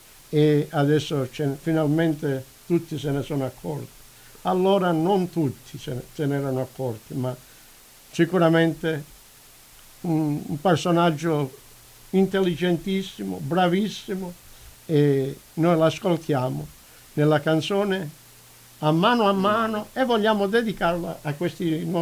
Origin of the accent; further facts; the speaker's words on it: Calabria, Italy; noi siamo calabresi, sia io che Giuliana